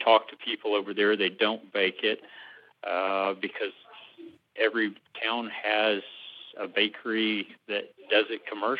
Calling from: Dallas, Texas, United States; I'm calling from Dallas, Texas.

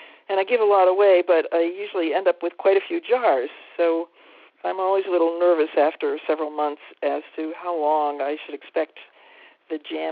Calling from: Northampton, Massachusetts, United States; I'm from Northampton, Massachusetts.

